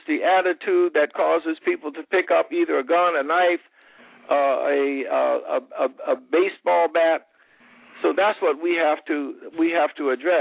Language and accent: English; Philadelphia, Pennsylvania, United States; There are areas of my hometown, Philadelphia, same income demographic